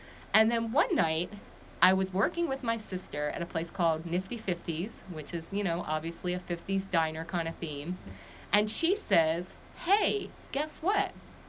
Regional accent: Philadelphia, Pennsylvania, United States; moved away as an adult; now in Los Angeles, United States; So I grew up in Philadelphia, but I have lived the past 25 years in Los Angeles.

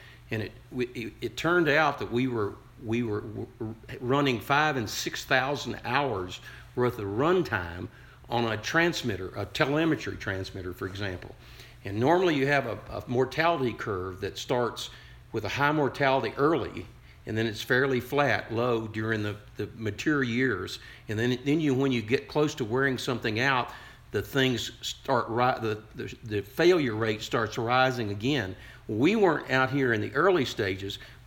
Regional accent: Bristol, United States; also born or lived in Atlanta; And I was born in Emory Hospital in Atlanta, at the Emory University Hospital in Atlanta, and on July 26, 1941. And we lived there until I turned, until 1946, and then we moved to Bristol

